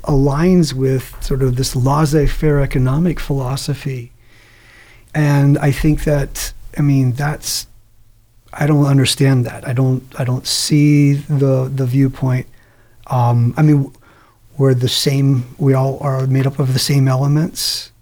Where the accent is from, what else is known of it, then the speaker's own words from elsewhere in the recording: Maryland, United States; So I'm actually from Western Maryland, and I grew up on a mountain